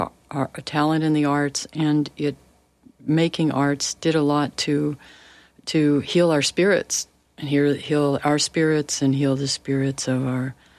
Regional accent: Tulsa, Oklahoma, United States; Yes, I grew up in Tulsa, and Tulsa is part of the Muscogee Creek Nation.

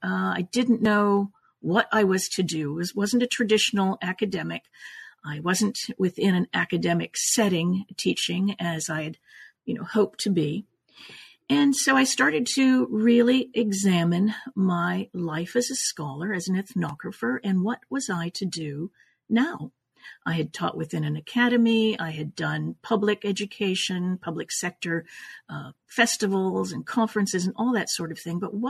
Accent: Canada; also born or lived in Italy; now in Los Angeles, United States; I was born in Italy, raised in Canada, and have been in Los Angeles since 1981.

